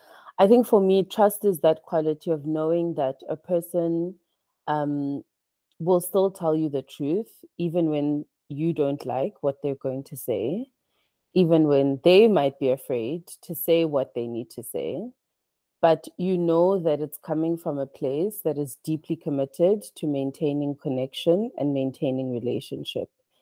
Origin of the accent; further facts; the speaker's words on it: South Africa; also born or lived in Nigeria; I am a Nigerian South African, so born in Nigeria, grew up in South Africa.